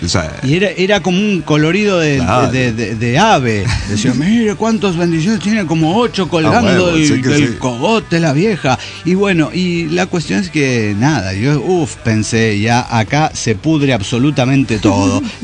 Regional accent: Morelia, Michoacán, Mexico; de Morelia, Michoacán.

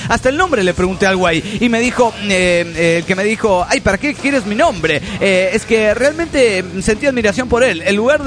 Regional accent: Juliaca, Puno, Peru; Hola, amigos, ¿cómo están? … de Juliaca, Perú.

